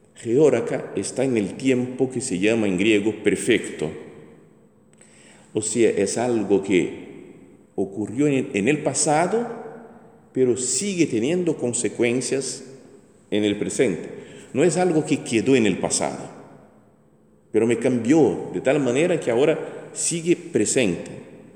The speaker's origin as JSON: {"language": "Spanish", "country": "Brazil", "second_language": "Spanish", "said": "Soy de Brasil, brasileño"}